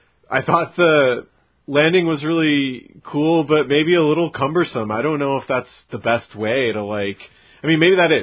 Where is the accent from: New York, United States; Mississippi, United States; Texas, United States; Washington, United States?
Washington, United States; Seattle; And I grew up in Jet City, you know, like an aerospace town